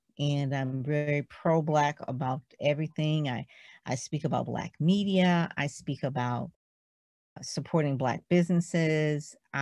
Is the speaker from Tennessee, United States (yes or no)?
no; Detroit, Michigan, United States; I'm from Detroit, and so I go to a Black school, and I'm pretty much always around Black people.